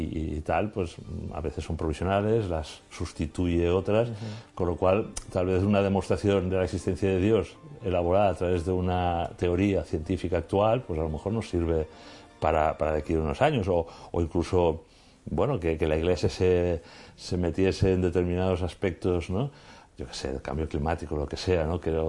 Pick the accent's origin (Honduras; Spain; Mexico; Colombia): Spain; Catalonia; Que está en mi tierra, ¿no? En Cataluña, sí